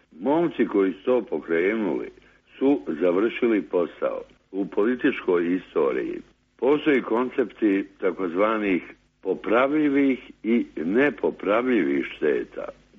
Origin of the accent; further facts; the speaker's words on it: Mostar, Federation of Bosnia and Herzegovina, Bosnia & Herzegovina; Ja sam Mostarac.